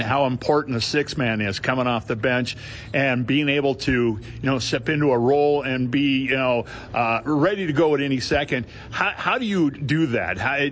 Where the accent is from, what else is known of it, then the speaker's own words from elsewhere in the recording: Riverton, Wyoming, United States; I'm from Riverton, Wyoming.